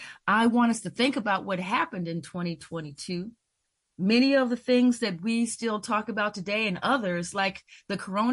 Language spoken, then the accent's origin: English; United States; Well, I'm an American and I'm a person